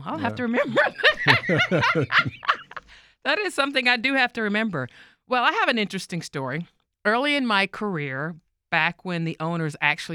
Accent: Salisbury, North Carolina, United States; It was in my hometown of Salisbury, North Carolina.

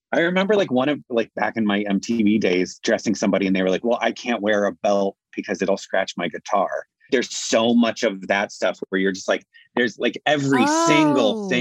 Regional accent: Ohio, United States; even like, you know, me growing up in Ohio, like I knew that … had somebody who like dressed her, you know, for something

